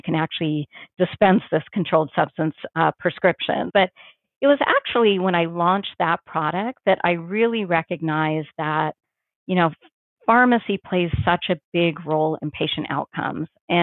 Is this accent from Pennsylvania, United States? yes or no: no; Washington, United States; now in Arizona, United States; I wasn't planning on coming down to Arizona, growing up in Washington.